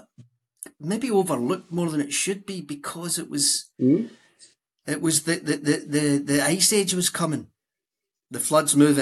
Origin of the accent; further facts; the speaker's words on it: Larkhall, Scotland, United Kingdom; I grew up in Lark Hall, so and our speakers were right beside our windows.